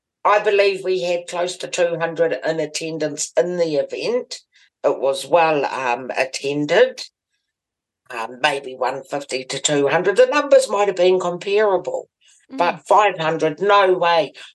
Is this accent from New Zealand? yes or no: yes; Pangaroo, New Zealand; because I'm from Pangaroo.